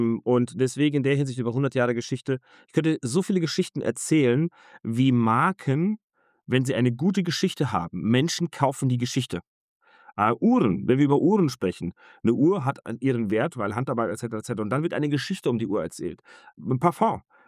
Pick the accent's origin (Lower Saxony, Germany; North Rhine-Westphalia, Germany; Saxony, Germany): North Rhine-Westphalia, Germany; Cologne; Du weißt vielleicht, worauf ich hinaus will als Kölner.